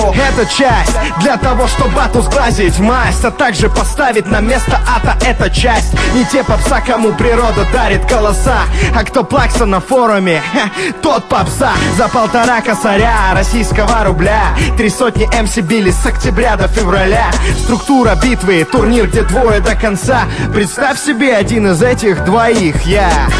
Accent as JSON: {"language": "Russian", "region": "Almaty", "country": "Kazakhstan", "said": "Привет, Алмате, я из Алматы, кстати."}